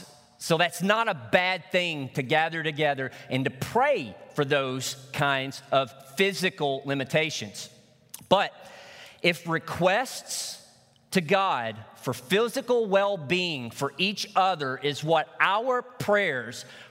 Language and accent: English; Arkansas, United States; In the church that I grew up in Northeast Arkansas, we had a midweek service, a Wednesday service